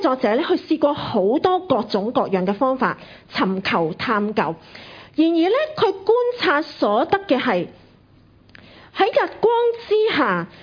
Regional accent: Guangdong, China; 好像我們廣東人所說，辛苦搵來自在食

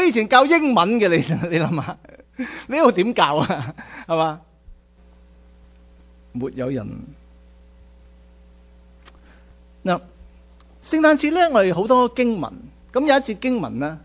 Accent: China; 我哋中国人大把道理。

